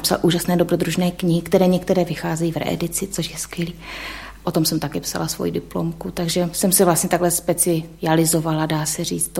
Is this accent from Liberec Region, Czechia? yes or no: no; Olomouc, Olomouc Region, Czechia; chtěli jsme se nějakým způsobem usadit, máme rodinu, jsme založili a tak ta Olomouc mi přišla taková absolutně přívětivá k tomu.